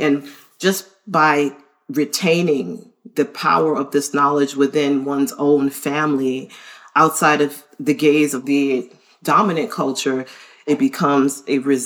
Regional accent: New York City, New York, United States; My family migrated from New York City in the early 50s. I didn't have much space. I grew up in Manhattan, in Midtown Manhattan. All I had was Central Park.

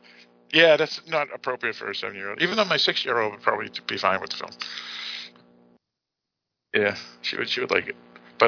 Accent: Boston, Massachusetts, United States; from Boston, all the girls I dated, most of the girls weren't from Boston, and they always ragged on my accent.

